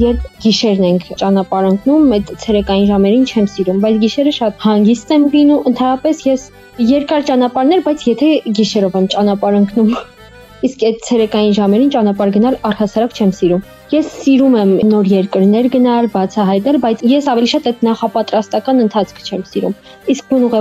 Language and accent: Armenian; Shaghat, Syunik, Armenia; born there; Ես ծնվել եմ Սիսիանի գյուղ Շաղատում